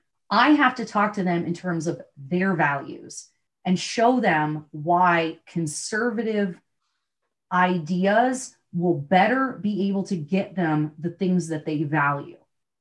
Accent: Vermont, United States; I grew up in Vermont. I'm a conservationist.

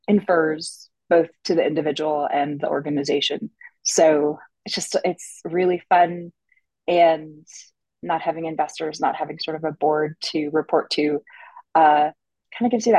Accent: Canada; accent: Canadian; also born or lived in Australia; So I grew up in Canada. I've lived in Australia.

